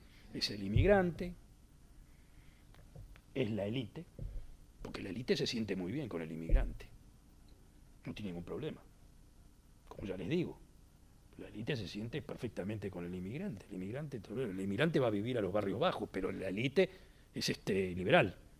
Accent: France; Spanish is a second language; Siento que yo, como francés, tengo lo que decirle a los alemanes o a los italianos, y el italiano tiene lo que decirme a mí como francés, etcétera, etcétera. Y aparte, tengo otra identidad. A ver, dos. Soy europeo, soy ciudadano del mundo.

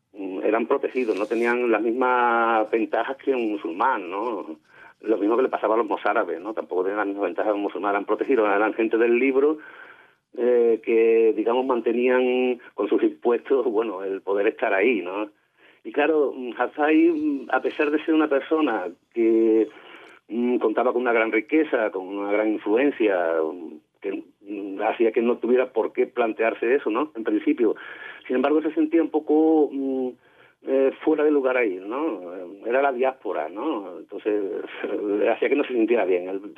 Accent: Seville, Andalusia, Spain; yo soy sevillano, pero bueno, por cercanía Córdoba siempre ha supuesto, yo, vamos, me conozco muy bien Córdoba de hace mucho tiempo

